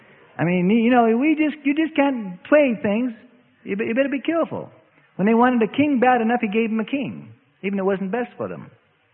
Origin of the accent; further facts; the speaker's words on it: England, United Kingdom; Well, I'm English. I'm English.